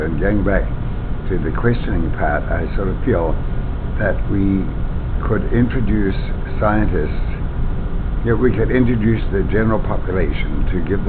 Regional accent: Lower Hutt, Wellington, New Zealand; I was born in New Zealand mm-hmm. and educated in New Zealand in the city of Lower Hutt, which is a suburb of the capital city of Wellington.

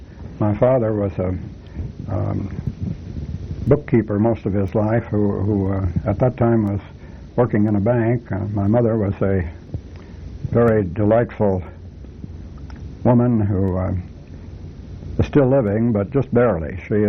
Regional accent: Potlatch, Idaho, United States; also born or lived in Washington, United States; We moved around in the small towns in the Inland Empire area near Spokane. I graduated from high school in Potlatch, Idaho.

